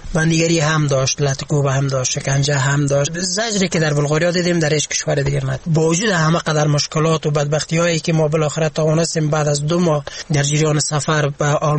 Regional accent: Afghanistan; moved away; also born or lived in Germany

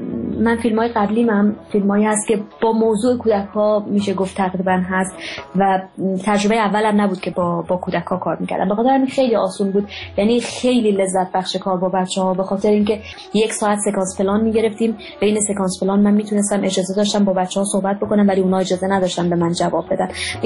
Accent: Afghanistan; به عنوان یک افغانی وقتی میشینم یک فیلمی رو نگاه میکنم که افغانستانی که مثلا حالا امسال 15 سال شده که من افغانستان زندگی میکنم و یک شناخت بسیار خوبی دارم از افغانستان

